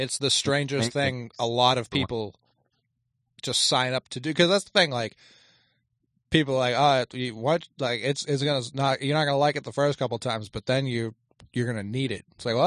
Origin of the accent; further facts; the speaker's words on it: Ireland; Like tea, I like because I'm Irish.